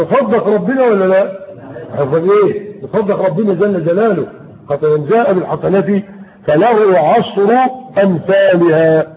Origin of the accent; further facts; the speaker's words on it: Egypt; ده الحصل عندنا في مصر